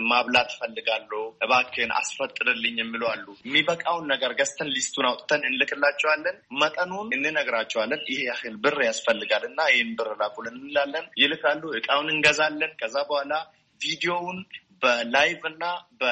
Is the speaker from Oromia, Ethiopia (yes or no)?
yes; Oromia, Ethiopia; ማለት እንግዲህ በማህበራዊ ድረገጽ የተወሰኑ ሰዎች ያውቁኛል። ጅማ ዞን ሊሙ ኮሳ ወረዳ ነው ተወልጄ ያደኩት።